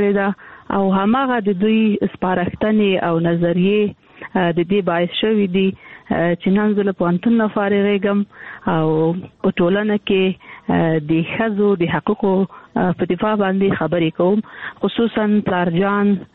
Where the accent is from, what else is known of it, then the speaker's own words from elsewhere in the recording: Kandahar, Afghanistan; also born or lived in Kabul; زه د کندهار یم